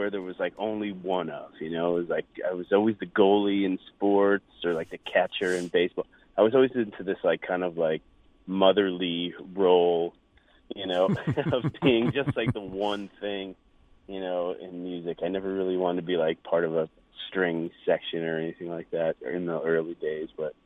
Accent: Long Island, New York, United States; I grew up in Long Island, New York, outside of, about 50 minutes from New York City.

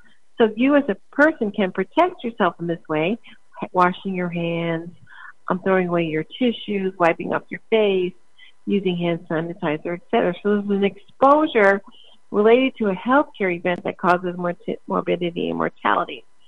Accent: Shaker Heights, Ohio, United States; Really old elementary schools where I grew up in Shaker Heights, Ohio, had a coat room.

